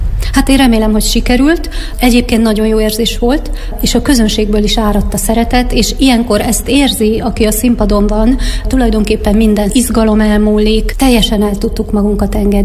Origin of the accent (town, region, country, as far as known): Nyíregyháza, Szabolcs-Szatmár-Bereg, Hungary; now in Miskolc, Hungary